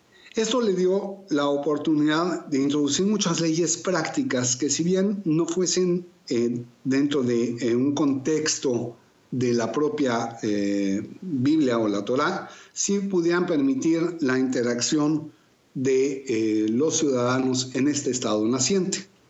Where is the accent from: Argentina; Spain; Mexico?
Mexico; legislación de México. Y hacer un cambio de nombre o un juicio de rectificación de acta, como se conoce en mi país